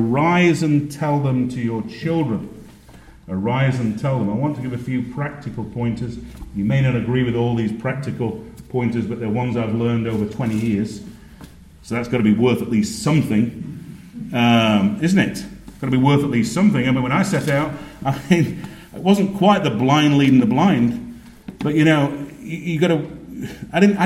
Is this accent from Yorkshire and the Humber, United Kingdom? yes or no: yes; Yorkshire and the Humber, United Kingdom; as a Yorkshireman, I'd never been brought up in solid doctrine.